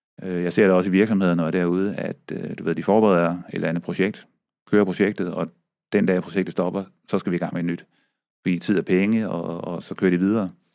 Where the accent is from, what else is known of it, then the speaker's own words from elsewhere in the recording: West Jutland, Denmark; Jeg voksede op på Vestjylland på en gård og troede, jeg skulle være landmand.